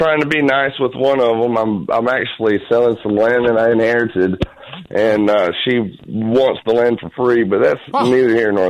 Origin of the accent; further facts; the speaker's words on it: South Carolina, United States; They lived in Oconee County, which we stay in. I grew up in Pickens County, just one county over.